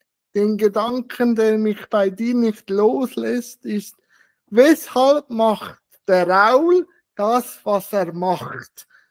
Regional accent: Switzerland; Also bei uns in der Schweiz

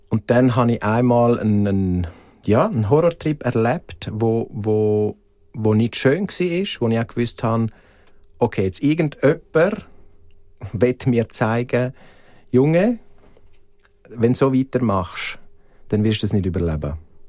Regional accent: Graubünden, Switzerland; als ich dann weg bin aus dem Engadin, als ich dann auf Zürich bin

